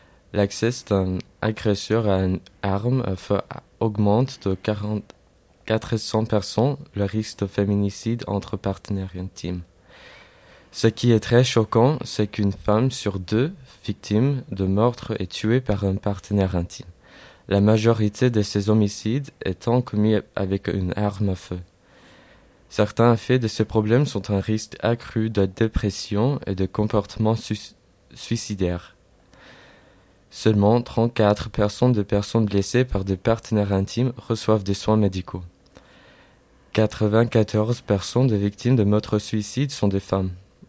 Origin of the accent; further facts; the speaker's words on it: United States; et je viens des États-Unis.